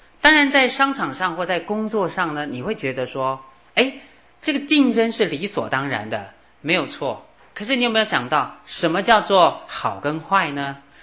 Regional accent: China; 狠到呢我们中国人讲杀人都不眨眼

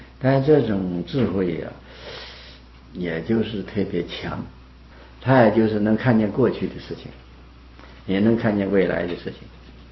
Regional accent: China; 我中国人也好，外国人都是这样子。

